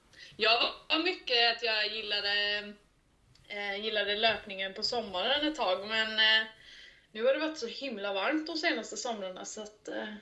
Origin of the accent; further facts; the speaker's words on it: Kalmar, Kalmar County, Sweden; Jag är ifrån Kalmar kan man väl säga, men nu bor vi ungefär 20 minuter ifrån Kalmar.